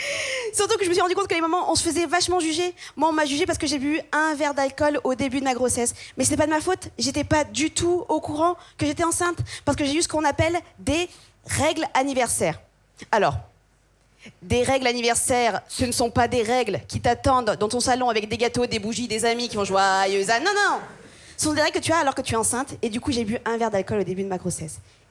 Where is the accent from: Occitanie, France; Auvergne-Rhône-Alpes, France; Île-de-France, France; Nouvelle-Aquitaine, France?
Auvergne-Rhône-Alpes, France; Grenoble; now in Clermont-Ferrand, France; c'est vrai que je viens de Grenoble, mais en ce moment j'habite à Clermont-Ferrand.